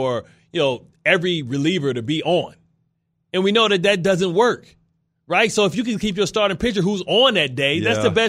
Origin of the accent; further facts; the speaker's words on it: Detroit, Michigan, United States; Come on. I'm from Detroit. I know about the greatness.